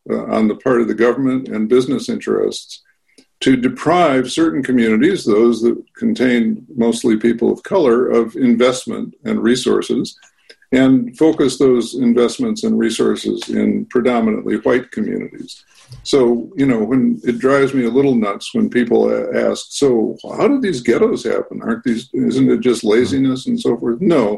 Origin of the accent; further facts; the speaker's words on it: Wilmette, Illinois, United States; I'm from Wilmette, Illinois. I grew up in an all-white community where the Jews were two suburbs away.